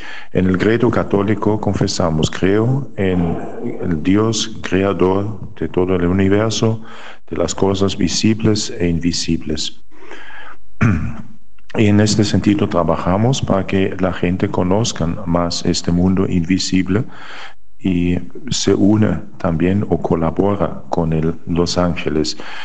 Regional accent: Germany; Spanish is a second language; Me presento … soy alemán, sacerdote de la Orden de la Santa Cruz.

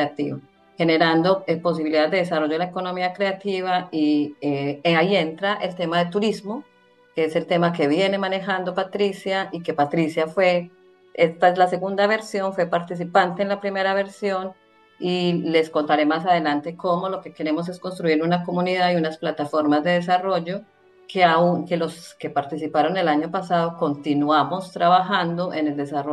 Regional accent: Colombia; Efectivamente, soy de Colombia.

